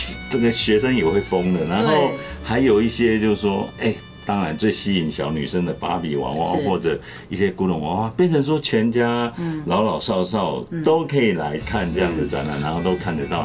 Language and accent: Chinese; Taixi, Yunlin County, Taiwan; 就是全部要捐给我的故乡云林或者台西，我就要留在这个地方。